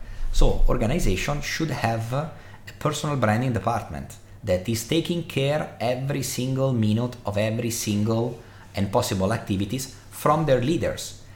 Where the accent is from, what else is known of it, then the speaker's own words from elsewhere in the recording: Milan, Lombardy, Italy; I come from Milan in Italy, the capital of fashion